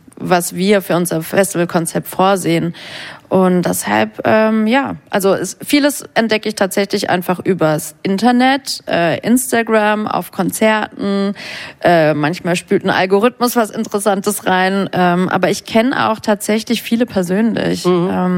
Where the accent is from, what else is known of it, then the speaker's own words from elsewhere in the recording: Baden-Württemberg, Germany; Ich bin in Baden-Württemberg groß geworden